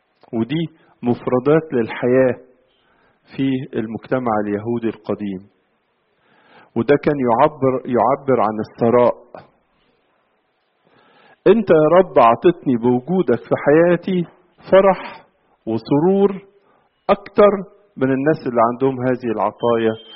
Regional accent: Egypt

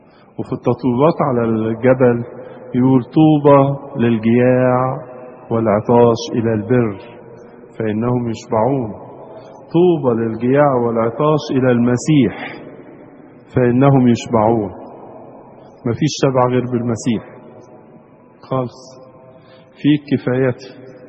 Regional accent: Egypt; في الفاظ كده كتير نقولها في الادبيات الاجتماعية بتاعتنا كمصريين

